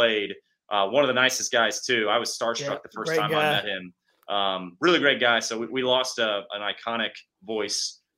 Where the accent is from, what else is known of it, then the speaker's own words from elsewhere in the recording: Kansas City, United States; But growing up, watching the Big 12 when growing up in Kansas City